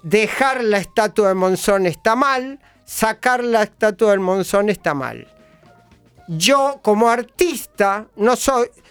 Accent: Santa Fe, Argentina; Yo soy de Santa Fe.

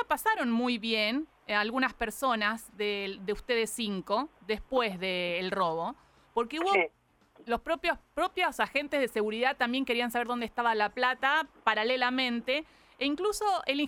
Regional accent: Patagonia, Argentina; Patagónica.

